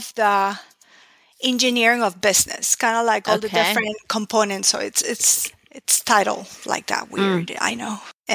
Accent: Ecuador; now in Miami, United States; Born and raised in Ecuador in South America, but I've lived in Miami, Florida since 29 years. So I'm Floridian at heart.

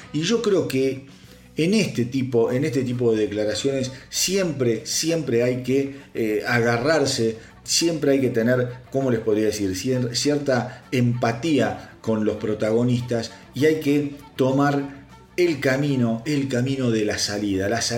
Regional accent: Argentina; hay un montón de gente, insisto, en mi país, en Argentina, que la está pasando realmente mal anímicamente.

